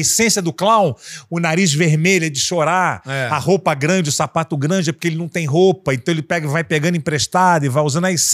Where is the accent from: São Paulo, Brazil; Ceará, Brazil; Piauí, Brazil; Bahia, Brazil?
Ceará, Brazil; E como bom cearense, né?